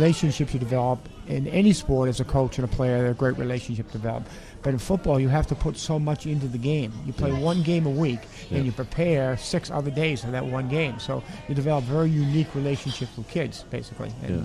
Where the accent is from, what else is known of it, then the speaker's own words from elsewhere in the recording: Marblehead, Massachusetts, United States; we came from Marblehead, Massachusetts, which is a lot different than Madison, Maine